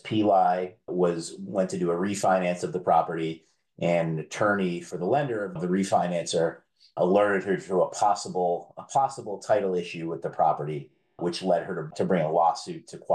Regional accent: Massachusetts, United States; because I'm from Massachusetts, and Westford is part of the Merrimack Valley, as we call it, the same area that I grew up in.

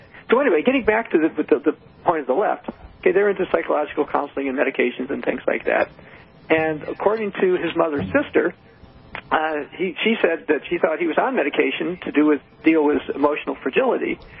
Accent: Michigan, United States; I grew up in Michigan. We hunted.

